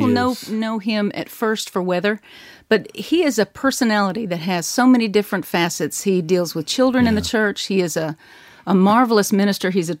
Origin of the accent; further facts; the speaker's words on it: Alabama, United States; And I'm from Alabama.